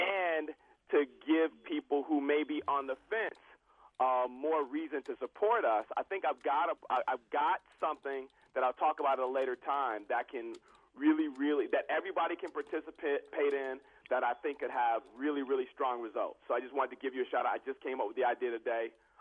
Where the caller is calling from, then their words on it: Detroit, Michigan, United States; I'm calling from Detroit, from my parents' home